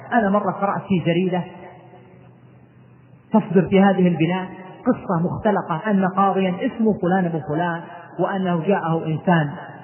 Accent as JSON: {"language": "Arabic", "country": "Saudi Arabia", "said": "عندنا في السعودية مثلا فيه مناطق معينة"}